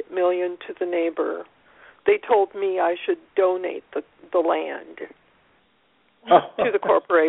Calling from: Kentucky, United States; I'm calling from Kentucky

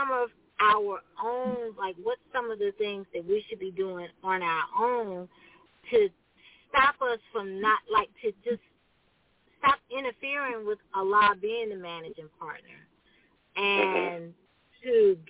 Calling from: Atlanta, Georgia, United States; here. I am calling from Atlanta.

